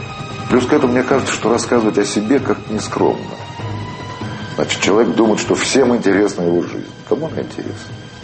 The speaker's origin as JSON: {"language": "Russian", "region": "Moscow", "country": "Russia", "said": "О Ленинграде я, маленький москвич, слышал очень много."}